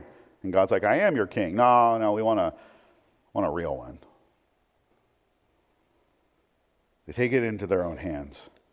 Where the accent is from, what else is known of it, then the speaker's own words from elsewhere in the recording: Portland, Oregon, United States; Keep in mind, I grew up in Portland.